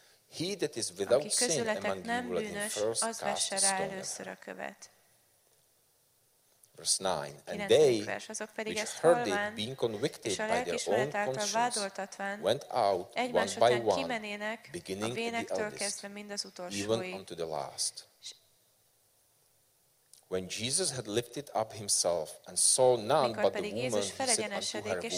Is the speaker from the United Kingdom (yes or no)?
no; Czechia; now in Belgrade, Serbia; I am originally from Czech Republic, but I serve in Belgrade, Serbia.